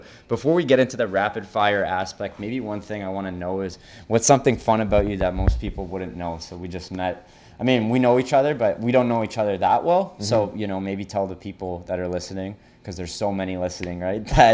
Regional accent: Toronto, Ontario, Canada; I grew up a Senators fan too, and I'm from Toronto, but my uncle's from Ottawa

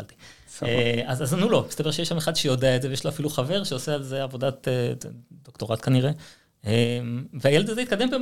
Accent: Holon, Tel Aviv District, Israel; אני גדלתי בחולון.

